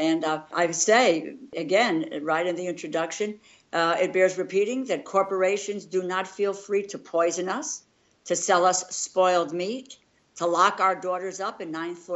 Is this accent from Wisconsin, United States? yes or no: no; New Haven, Connecticut, United States; born or raised there